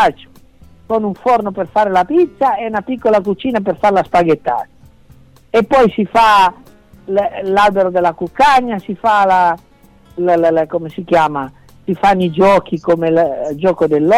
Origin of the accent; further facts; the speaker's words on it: Piedmont, Italy; born there; io sono nato a 3 km dai Becchi, dove è nato Don Bosco, nel cuore del Monferrato.